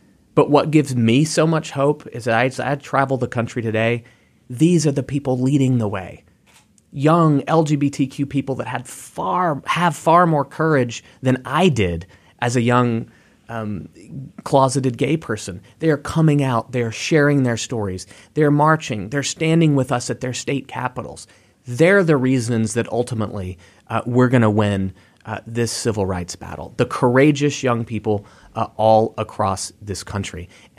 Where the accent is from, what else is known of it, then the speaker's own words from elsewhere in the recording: Arkansas, United States; I grew up in Arkansas.